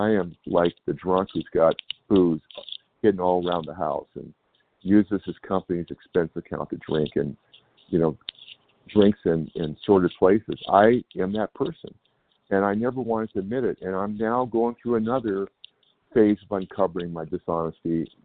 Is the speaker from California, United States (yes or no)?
yes; California, United States; I'm from California.